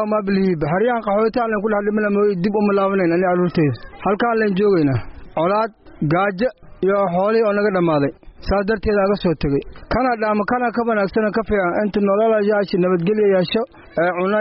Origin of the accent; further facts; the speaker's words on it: Dinsoor, Bay, Somalia; now in Dadaab, Kenya; waxaan ka imaanay degmada Diinsoor